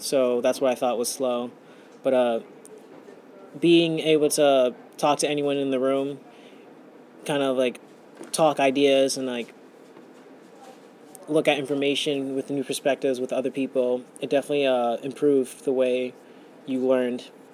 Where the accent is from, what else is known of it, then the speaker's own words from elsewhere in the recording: Boston, Massachusetts, United States; I was born on March 16th, 1995, and I am from Boston.